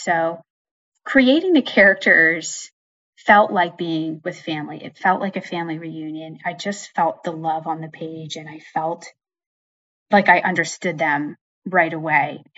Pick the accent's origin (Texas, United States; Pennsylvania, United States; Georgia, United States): Pennsylvania, United States; I grew up in Western Pennsylvania. This story is very personal to me. I come from a family of roofers, my grandfather, my dad, my uncles, my brother.